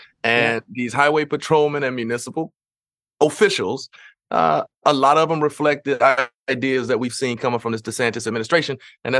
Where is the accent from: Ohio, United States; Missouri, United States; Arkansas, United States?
Missouri, United States; They've done it in Missouri, my home state, before.